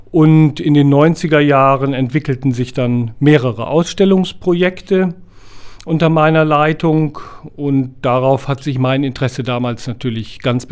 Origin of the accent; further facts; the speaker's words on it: Bonn, North Rhine-Westphalia, Germany; born there; now in Braunschweig, Germany; Ich wurde 1956 in Bonn geboren und mein Lebensmittelpunkt ist natürlich mittlerweile Braunschweig.